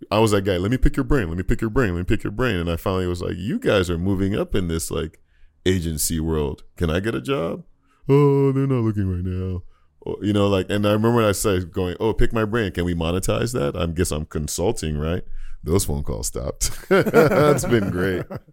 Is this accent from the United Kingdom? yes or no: no; Nigeria; now in United States; I come from Nigeria where like, I never dealt with racism. I come to America where I'm thinking like, oh my God, I'm excited.